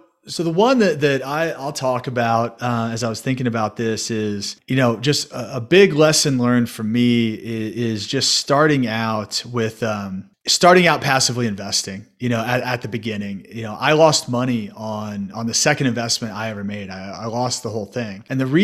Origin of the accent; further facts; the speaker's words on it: Indianapolis, Indiana, United States; also born or lived in Chicago; So I'm from Indianapolis, Indiana, and it's where I currently live now. I had a stint up in Chicago for about 12 years, but now landed back home.